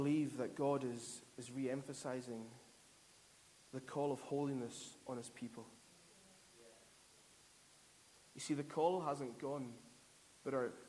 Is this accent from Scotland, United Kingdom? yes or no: yes; Scotland, United Kingdom; I'm from the Isle of Lewis